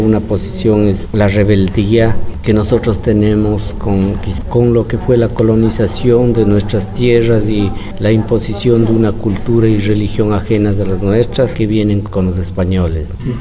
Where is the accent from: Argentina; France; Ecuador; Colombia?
Ecuador; yo soy un indígena que vengo de Ecuador.